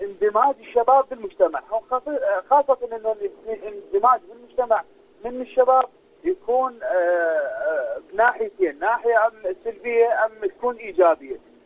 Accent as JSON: {"language": "Arabic", "country": "Iraq", "said": "أكو طبعا أكو عندنا بالعراق"}